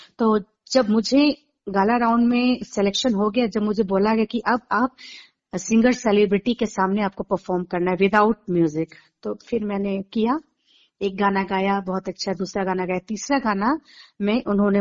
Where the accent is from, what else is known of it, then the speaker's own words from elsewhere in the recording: Ranchi, Jharkhand, India; also born or lived in Jabalpur, India; और मैं रांची झारखंड से बिलोंग करती हूँ। और मेरा मेरी पैदाइश मध्य प्रदेश जबलपुर में हुई।